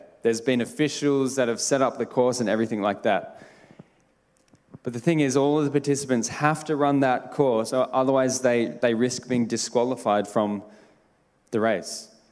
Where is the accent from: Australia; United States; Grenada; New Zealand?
Australia; Mundaring, Western Australia; because I grew up in Western Australia, in Mundaring, it was like a very hilly area.